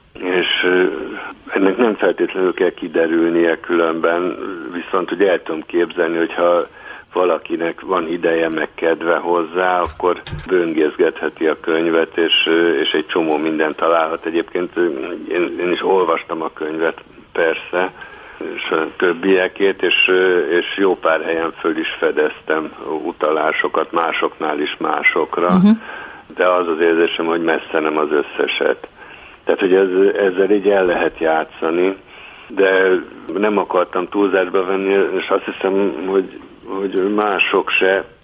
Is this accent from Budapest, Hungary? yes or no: yes; Budapest, Hungary; elég elkötelezett budapesti vagyok